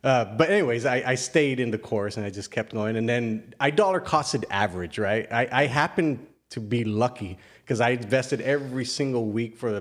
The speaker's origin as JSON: {"language": "English", "region": "Texas", "country": "United States", "tie": "born or raised there", "said": "I'm from the Valley. Like, I grew up here. I want to give back to Valley. Like, this is where I grew up. I know people here. I have family here. Why wouldn't I like support the Rio Grande Valley?"}